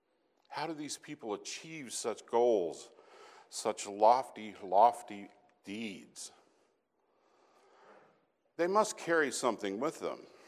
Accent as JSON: {"language": "English", "town": "Casper", "region": "Wyoming", "country": "United States", "tie": "born or raised there", "said": "I grew up in Casper, Wyoming."}